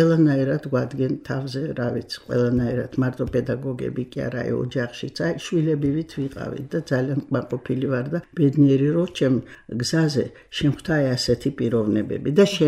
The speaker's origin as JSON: {"language": "Georgian", "town": "Kutaisi", "region": "Imereti", "country": "Georgia", "also_born_or_lived": "Russia", "said": "ქუთაისიდან ვარ, მაგრამ ქუთაისში ჩამოვედი, мама ჩემი იყო ფრინავი. და ომის შემდეგ რუსეთიდან, დედაჩემი რუსია, ჩამოვედით ომის შემდეგ ქუთაისში. და იქ უკვე ვიყავი 5 წელს დაახლოებით"}